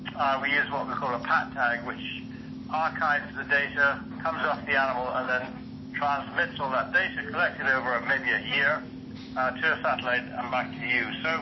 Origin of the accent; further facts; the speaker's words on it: Jamaica; Well, you know, I'm a 10th generation Jamaican, so we have deep roots there.